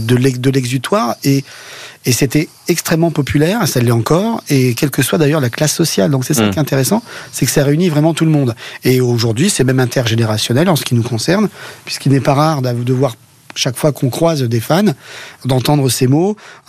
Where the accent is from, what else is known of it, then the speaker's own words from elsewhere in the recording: France; c'est pas les mêmes enjeux économiques que chez nous en France.